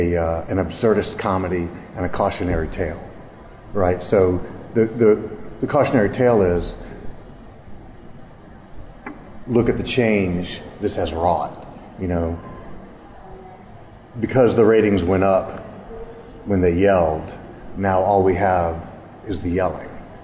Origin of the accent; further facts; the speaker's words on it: Memphis, Tennessee, United States; The first first African-American radio station in America began in Memphis, my hometown, and it was there because the new radio station went on the air and was failing.